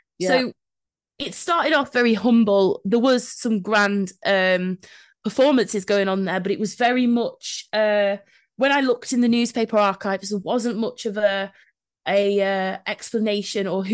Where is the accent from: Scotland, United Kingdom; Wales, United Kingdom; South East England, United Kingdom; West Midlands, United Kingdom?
West Midlands, United Kingdom; Madeley; where I grew up in Madeley